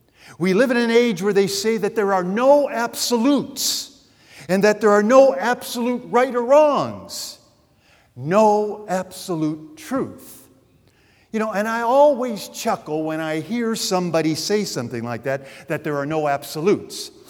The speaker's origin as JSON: {"language": "English", "town": "Detroit", "region": "Michigan", "country": "United States", "tie": "born or raised there", "said": "if you're taking a trip from here to Detroit, Michigan, my hometown, by the way, there is one place"}